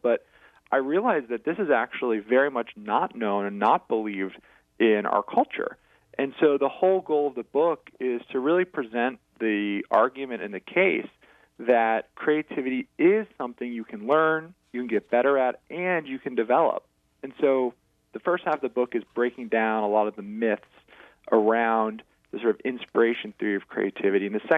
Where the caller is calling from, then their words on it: Washington, District of Columbia, United States; I'm calling in from wonderful Washington, D.C.